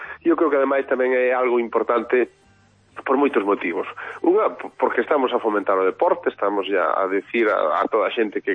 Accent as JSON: {"language": "Galician", "town": "Cervo", "region": "Galicia", "country": "Spain", "said": "todos aqueles encantos dos que somos moitos de Cervo, que falamos deles e eu entre eles"}